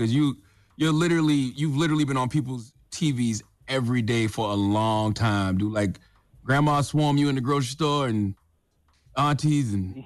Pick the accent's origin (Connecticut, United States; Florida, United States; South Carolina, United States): South Carolina, United States; That's why I grew up in South Carolina.